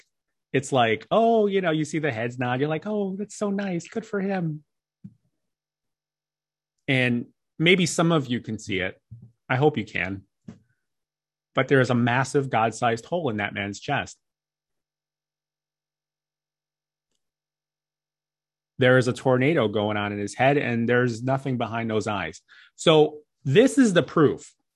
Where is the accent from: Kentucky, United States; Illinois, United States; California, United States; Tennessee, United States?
Illinois, United States; Chicago; I was living this amazing life for a young guy in my hometown of Chicago, but I had no idea because I was just getting by.